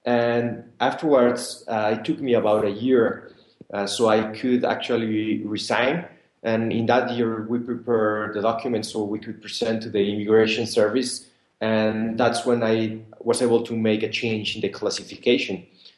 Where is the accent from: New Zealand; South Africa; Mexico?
Mexico; now in United States; I'm originally from Mexico